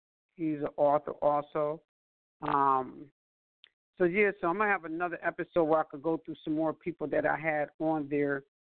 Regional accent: Buffalo, New York, United States; from Buffalo, New York. That's my hometown, so I have to definitely shout him out.

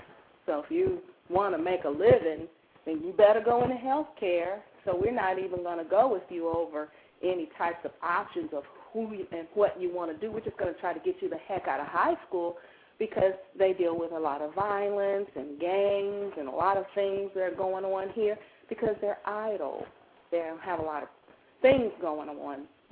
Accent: North Carolina, United States; now in Cleveland, United States; Actually, I'm calling from Cleveland. I'm from North Carolina, though.

